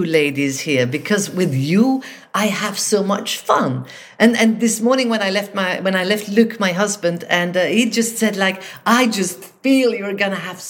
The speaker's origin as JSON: {"language": "English", "country": "Venezuela", "second_language": "English", "said": "Being South American or Venezuelan and talking and listening to you ladies about sexiness is being such a hassle for me, you know, because at the end of the day in Venezuela, I think Latino girls are considered being sexy all the time."}